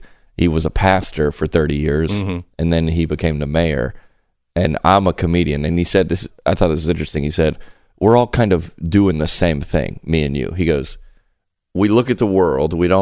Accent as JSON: {"language": "English", "region": "the South", "country": "United States", "tie": "born or raised there", "said": "All right, so I grew up in church. I grew up in the South. My dad's a pastor. I was homeschooled, one of eight kids."}